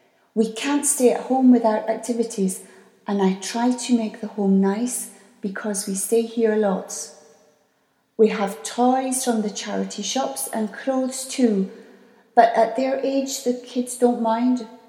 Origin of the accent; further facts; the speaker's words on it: Pakistan; now in United Kingdom; I have three kids and we are from Pakistan, but now we live in the north of England.